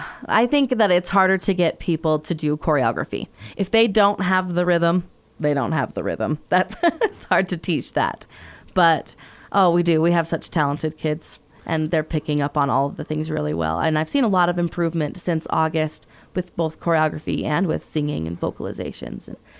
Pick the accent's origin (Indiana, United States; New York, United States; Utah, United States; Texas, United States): Utah, United States; also born or lived in Blanding, Utah; Yeah, so I'm actually from Utah County. My husband and I both grew up there. And then for the past 10 years, I've been teaching in Blanding at San Juan High School.